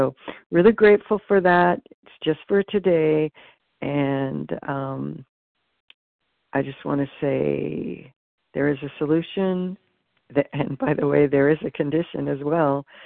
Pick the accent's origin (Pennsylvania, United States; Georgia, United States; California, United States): California, United States; I'm from California.